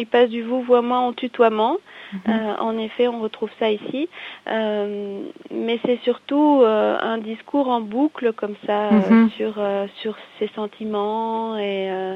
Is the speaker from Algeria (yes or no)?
no; Belgium; Ça lui a donné envie de le ramener chez nous, en Belgique